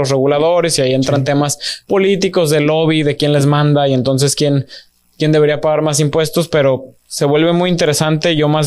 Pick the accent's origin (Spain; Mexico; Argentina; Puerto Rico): Mexico; now in United States; como mexicanos nos creemos muy listos